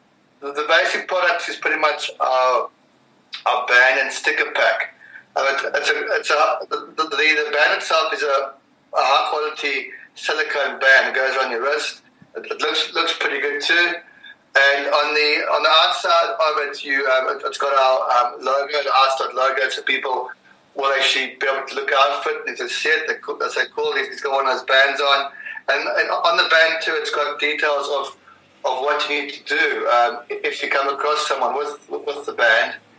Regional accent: South Africa; I'm a South African.

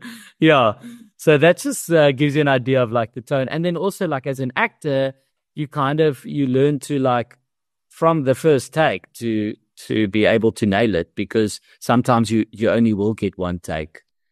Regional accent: South Africa; Because that's also a skill you have to learn as a South African director

